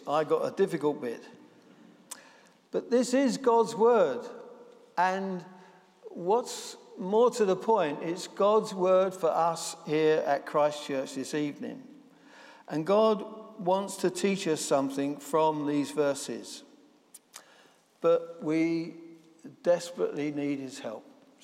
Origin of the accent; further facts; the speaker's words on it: Bermondsey, London, United Kingdom; a boy growing up in Bermondsey just after the Second War, at times things got hard for a working class family like ours.